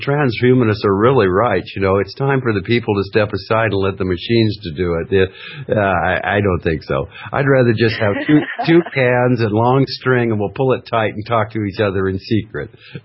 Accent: Fairbanks, Alaska, United States; When we grew up in Fairbanks, Alaska, everything was black and white.

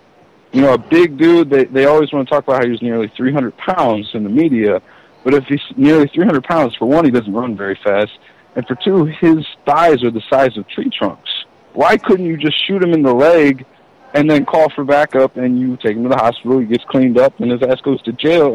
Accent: Hazelwood, Missouri, United States; now in St. Louis, United States; Now I live in St. Louis, and I grew up in Hazelwood, which is just outside of Ferguson.

